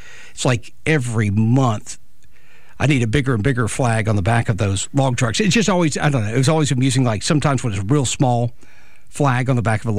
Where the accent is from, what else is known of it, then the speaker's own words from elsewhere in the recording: New York, United States; But the fact that we're from New York, okay, and what?